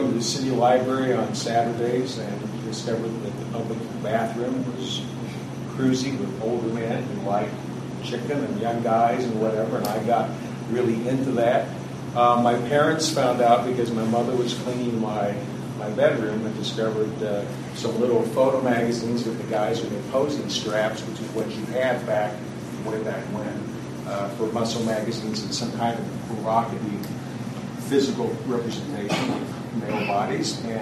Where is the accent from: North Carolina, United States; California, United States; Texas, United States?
California, United States; Vista; from North County, Vista.